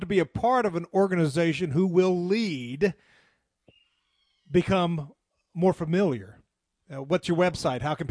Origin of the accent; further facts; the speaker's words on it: the South, United States; I am a Christian. I am a Southerner.